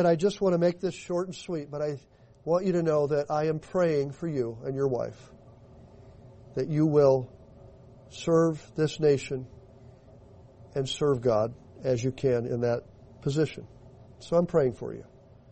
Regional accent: Nebraska, United States; I grew up in Nebraska. I've sifted wheat. I've worked with other grains and sifted the chaff back and forth.

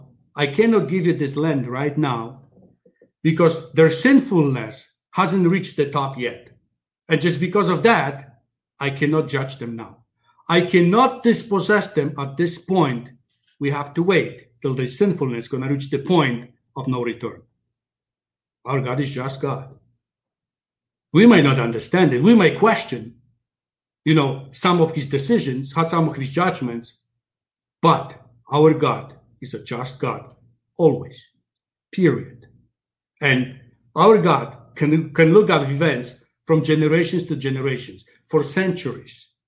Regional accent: Poland; moved away; let's say like me, I came from Poland

